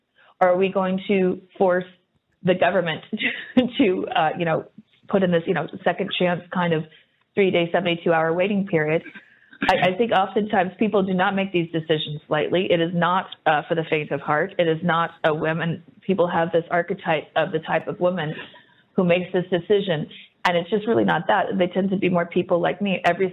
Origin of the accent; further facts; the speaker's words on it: United States; moved away; As you know, I'm from America originally